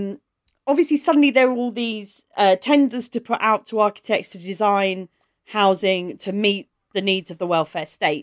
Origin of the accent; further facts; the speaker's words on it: South East England, United Kingdom; It's funny because I grew up in Kent, which still has the 11 plus.